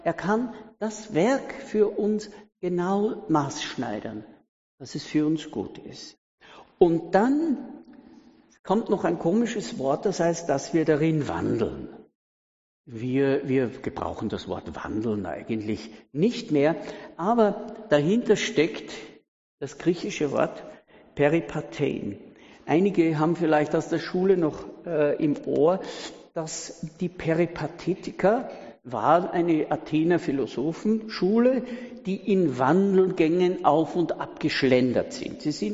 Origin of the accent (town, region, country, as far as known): Austria